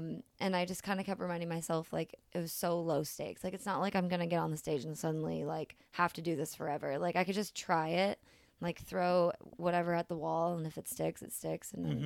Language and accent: English; Rochester, New York, United States; I was western New York, so I grew up in Rochester.